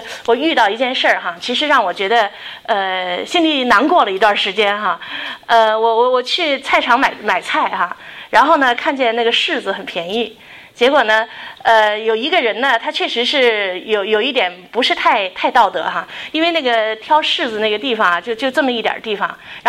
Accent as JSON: {"language": "Chinese", "region": "Beijing", "country": "China", "said": "他是我们北京人哈"}